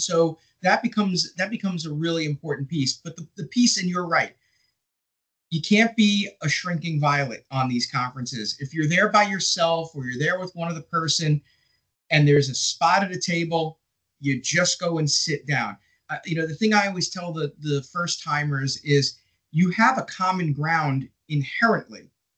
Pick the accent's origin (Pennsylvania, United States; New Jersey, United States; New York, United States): New York, United States; New York City; I grew up in New York City, so crowds are not a thing.